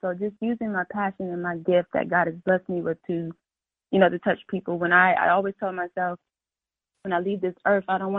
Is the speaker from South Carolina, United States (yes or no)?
yes; South Carolina, United States; now in Atlanta, United States; Yes, I live in Atlanta. I'm from South Carolina, but I moved to Atlanta about 3 years ago, three and a half years ago.